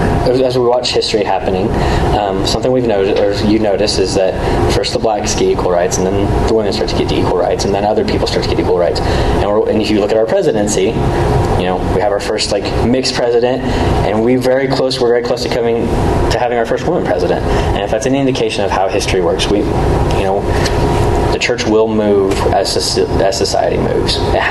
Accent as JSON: {"language": "English", "town": "Pocatello", "region": "Idaho", "country": "United States", "tie": "born or raised there", "said": "I mean, I was raised in Pocatello, so I was raised around it."}